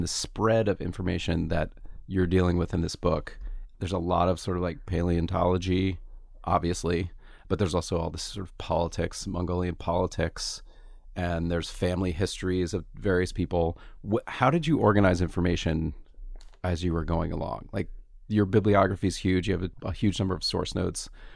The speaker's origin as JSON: {"language": "English", "town": "Gainesville", "region": "Florida", "country": "United States", "tie": "born there", "said": "I was born in Gainesville."}